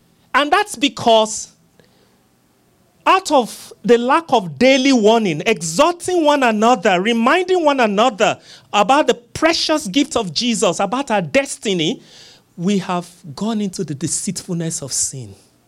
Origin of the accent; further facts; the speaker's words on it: Nigeria; I remember I was visiting from Nigeria once, and my brother who was much younger, and I don't know what he had in school. You know, I was the African boy in the house, right?